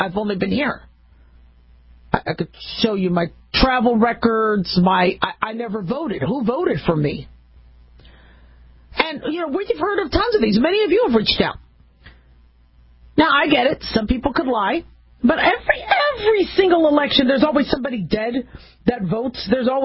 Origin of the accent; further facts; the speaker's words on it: United States; being American, being a physician, being a mom, being a human